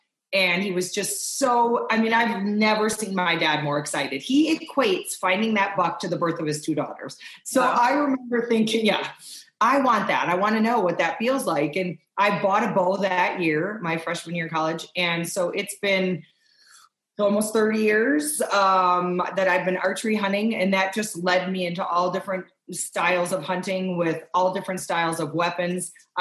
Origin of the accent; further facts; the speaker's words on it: Wisconsin, United States; he'd let me tag along hunting pheasants in Wisconsin. I grew up in Wisconsin.